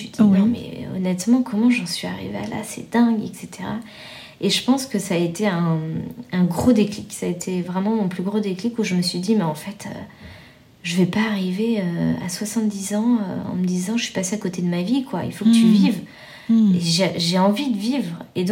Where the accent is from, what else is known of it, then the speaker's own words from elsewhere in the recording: France; en tant que Français